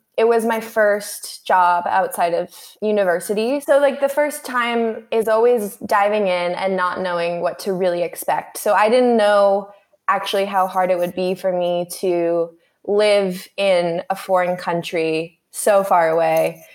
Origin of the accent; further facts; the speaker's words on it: Canada; I was born in Canada and I grew up there with a really close family